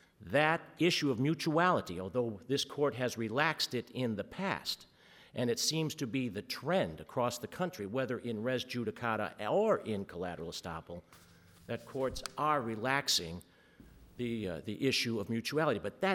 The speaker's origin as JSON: {"language": "English", "town": "Cleveland", "region": "Ohio", "country": "United States", "said": "I'm from Cleveland, Ohio, and I have the privilege of representing the appellees this morning."}